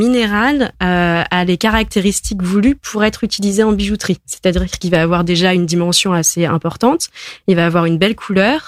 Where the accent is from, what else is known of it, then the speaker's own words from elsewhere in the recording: Nantes, Pays de la Loire, France; Et nous, déjà, on est nantais et bretons, donc on voulait rester dans la région